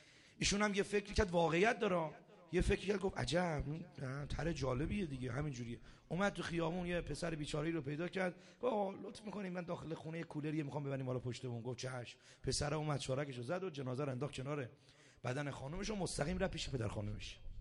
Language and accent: Persian; Sabzevar, Razavi Khorasan, Iran; من بچه بودم تو شهر خودمون سبزوار، قشنگ یادمه یه پهلوانی بود